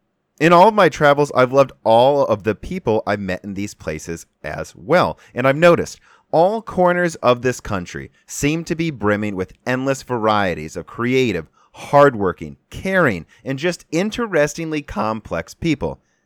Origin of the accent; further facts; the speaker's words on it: Illinois, United States; also born or lived in Minnesota, United States; Well, I was born in Minnesota, grew up in Illinois, went to college in Michigan, and even worked for a little bit in western Pennsylvania.